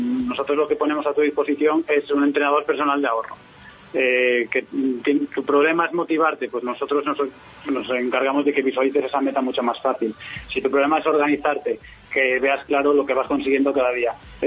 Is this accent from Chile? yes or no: no; A Coruña, Galicia, Spain; now in Valencia, Spain; aquí nos vinimos para Valencia. Nosotros somos gallegos, somos de La Coruña, y nada, dejamos todo y nos vinimos para aquí.